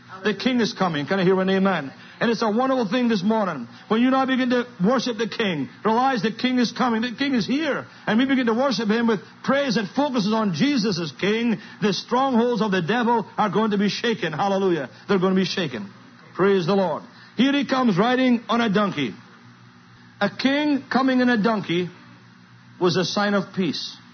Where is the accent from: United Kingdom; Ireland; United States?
United Kingdom; Scotland; accent: Scottish; You understand my accent?